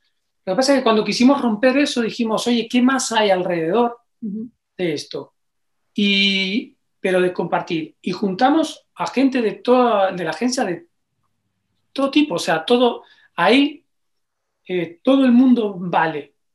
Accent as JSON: {"language": "Spanish", "country": "Uruguay", "moved": "yes", "lives_now": "Spain", "said": "Yo soy uruguayo y alguien cuando vine a España me dijo, ah, uruguayo"}